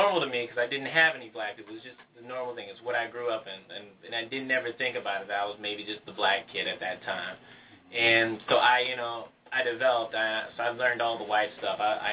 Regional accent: California, United States; I came from California, so I had perfect diction.

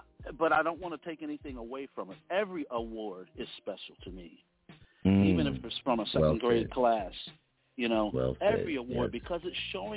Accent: Idaho, United States; born there; And they listed me because I was born in Idaho. They must have couldn't find any other black person in Idaho.

